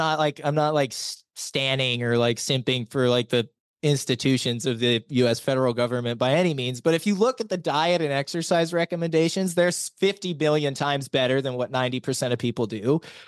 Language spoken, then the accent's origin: English; California, United States; Can you tell I'm from California, guys?